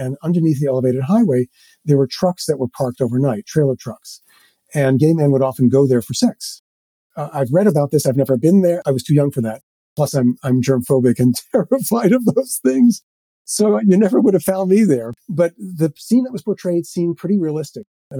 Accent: New York, United States; When I was growing up in New York, in my high school, there was one kind of effeminate gay kid.

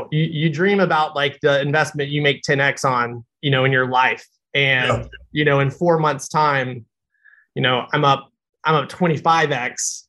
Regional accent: Fayetteville, Tennessee, United States; So, I grew up in a small town in Tennessee, Fayetteville, Tennessee. Learned at a very young age, I did not want to be a farmer.

